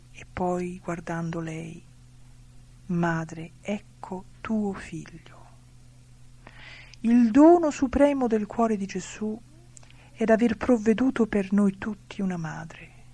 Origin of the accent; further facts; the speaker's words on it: Rome, Lazio, Italy; a un'oretta da Roma, perché io sono romana, anche se mia mamma era lombarda, ma aveva sposato un romano